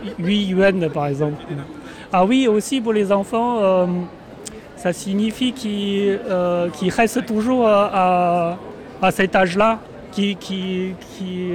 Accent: Inner Mongolia, China; Je suis né en Mongolie intérieure.

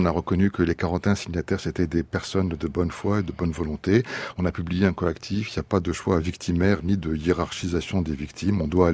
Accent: France; c'est d'une réaction en tant que citoyen, en tant que français.

